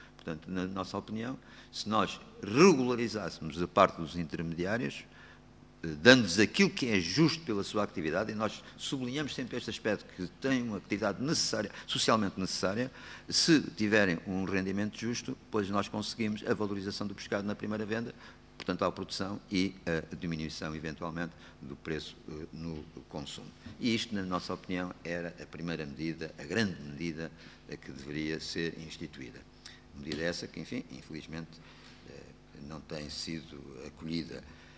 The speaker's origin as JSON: {"language": "Portuguese", "region": "Lisbon", "country": "Portugal", "said": "pelo menos eu que sou de Lisboa"}